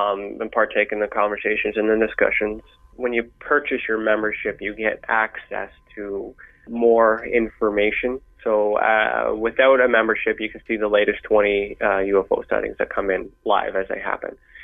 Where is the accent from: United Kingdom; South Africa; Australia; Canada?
Canada; So I'm Canadian, and I guess it was more so an option for those who wanted to support their home base